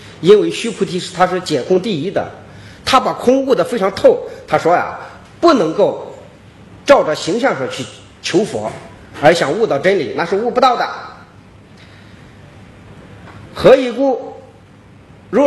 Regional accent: China; 我们中国人读书不求甚解呀

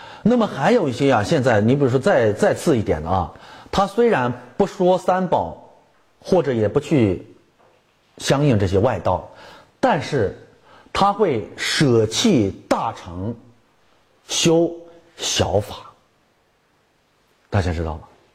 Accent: China; 问题是现在我们中国人呀特别有本事，不管什么门门道道一弄弄的，就他都给你搞砸搞坏变味儿啊。

